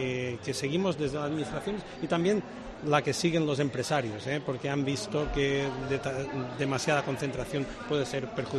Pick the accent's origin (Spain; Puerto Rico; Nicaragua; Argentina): Spain; Ibiza, Balearic Islands; yo siempre digo que el verdadero lujo es vivir en Ibiza. Y como he dicho antes, no somos egoístas los ibicencos